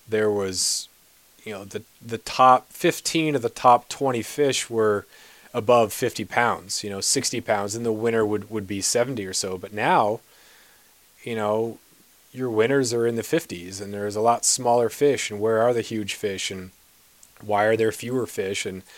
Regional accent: Alaska, United States; We moved up to Alaska when I was 5. My parents got teaching jobs.

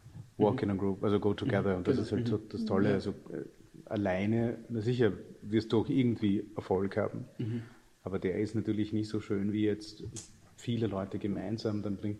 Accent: Austria; Weiß nicht, wie offen ihr über das Thema Geld reden wollt, weil das ist ja bei uns in Österreich ganz verpönt.

